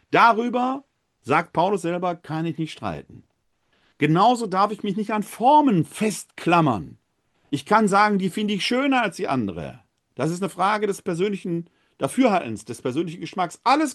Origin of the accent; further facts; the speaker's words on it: Essen, North Rhine-Westphalia, Germany; now in Wuppertal, Germany; Ich komme aus Essen. Da war das vielleicht Brauch. Im Ruhrgebiet, in meiner Heimat